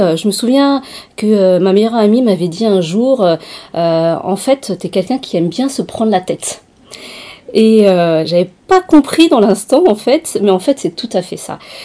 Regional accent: Centre-Val de Loire, France; now in Tours, France; Alors, je ne suis pas tourangelle d'origine. Je viens du Loiret, en fait, dans le 45. Je suis venue faire mes études à Tours.

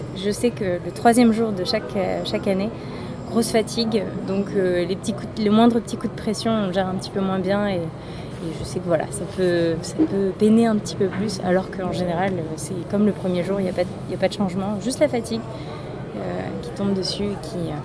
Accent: Tours, Centre-Val de Loire, France; Et moi, oui, je suis une vraie.

